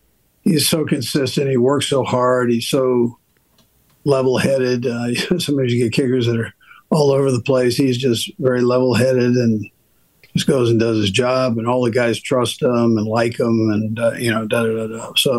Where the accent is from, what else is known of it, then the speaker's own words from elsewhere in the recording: Los Angeles, California, United States; as a kid growing up in Los Angeles.